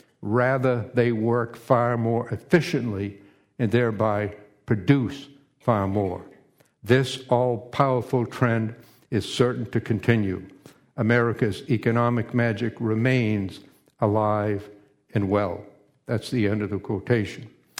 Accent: Maine, United States; gathered before me in a federal courtroom in my home state of Maine.

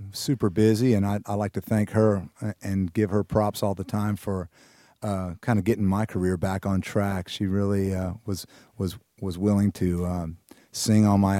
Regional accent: Houston, Texas, United States; now in Columbus, United States; I was born in East Texas. I was raised in Houston, the Houston area. Went to college at Texas A&M. Moved to Columbus, Ohio 8 years ago because my wife got a great job.

